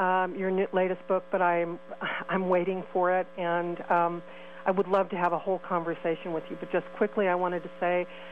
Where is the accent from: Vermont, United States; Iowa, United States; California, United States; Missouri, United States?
California, United States; I'm the daughter of a sports fisherman. Everything in the water excites me. I grew up here in the Bay Area.